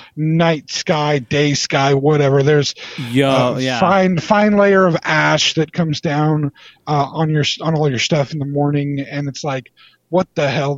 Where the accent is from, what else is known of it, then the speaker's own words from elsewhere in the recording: California, United States; we're from the North Valley of California.